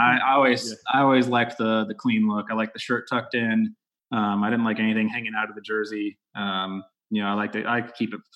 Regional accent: Texas, United States; Growing up in Texas, obviously I played football.

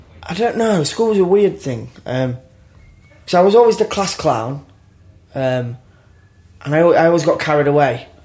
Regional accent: Grimsby, Yorkshire and the Humber, United Kingdom; because I was brought up in Grimsby, and it's not the sort of... It's a rough town, and I was in a rough area of a rough town

